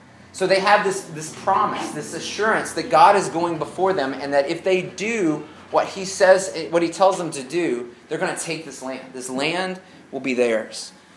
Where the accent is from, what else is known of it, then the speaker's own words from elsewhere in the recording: Arkansas, United States; accent: southern; I think my southern slang gets a little mixed up, so I'll spell them out. We're going to see how I was raised in Arkansas.